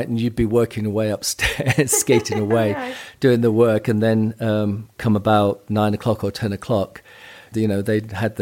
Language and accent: English; Nottingham, East Midlands, United Kingdom; And I was from Nottingham.